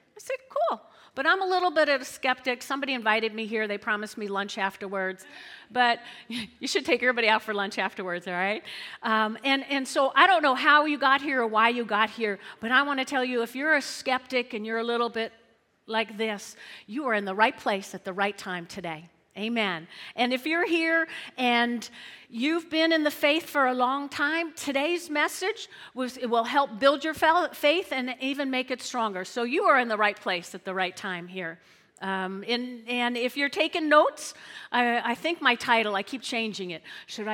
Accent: New Jersey, United States; Now, I'm from North Jersey. That's the home of the Italians, okay?

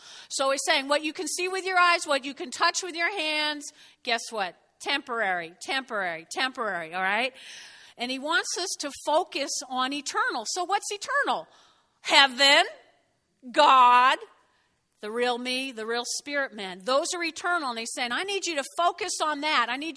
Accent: Teaneck, New Jersey, United States; I grew up in North Jersey and Teaneck, and we lived on a big street.

